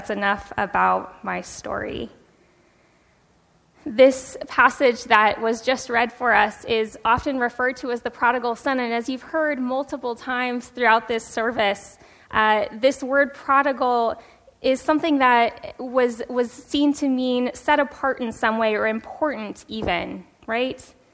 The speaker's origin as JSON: {"language": "English", "town": "Anchorage", "region": "Alaska", "country": "United States", "tie": "born or raised there", "lives_now": "San Diego, United States", "said": "I grew up in Anchorage, Alaska. That's where I was born and raised, and ended up pastoring a Methodist church in rural Alaska"}